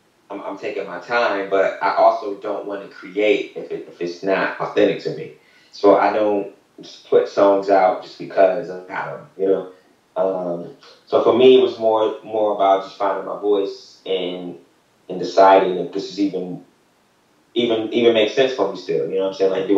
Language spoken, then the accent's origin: English; Columbus, Ohio, United States; Nah. So I'm from Columbus. And so for me, it was just, when you're in Columbus, it's you're a Buckeye.